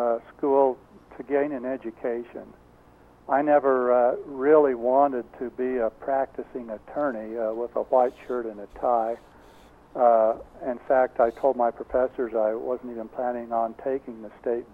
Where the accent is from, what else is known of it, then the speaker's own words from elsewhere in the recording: Oakley, Idaho, United States; My hometown, I claim to be Oakley, Idaho, but actually that small town of 700 is 5 miles away.